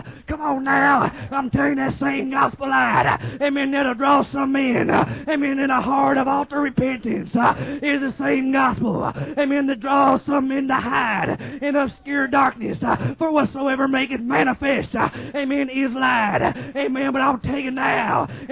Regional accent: Texas, United States; I'm from Texas, but that's where he is for us.

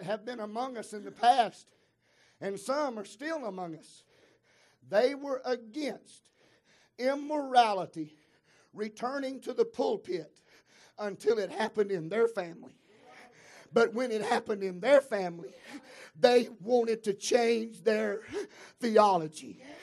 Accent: Alabama, United States; Now I'm from South Alabama and I know how to plow.

